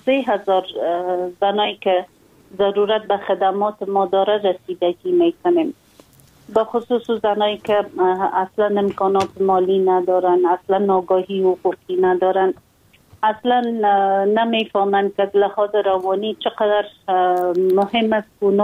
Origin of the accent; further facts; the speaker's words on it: Afghanistan; ما یک خانم مسلمان هستم، از افغانستان هستم